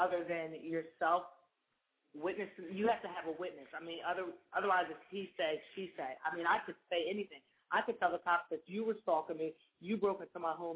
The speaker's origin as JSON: {"language": "English", "region": "Delaware", "country": "United States", "said": "No, I'm from Delaware."}